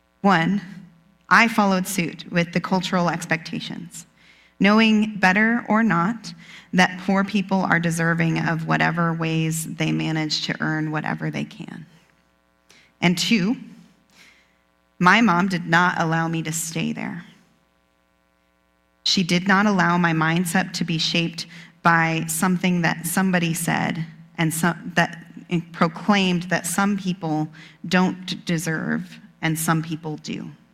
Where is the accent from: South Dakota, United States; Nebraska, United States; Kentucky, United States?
Nebraska, United States; So I've told you a number of times that I grew up in Nebraska.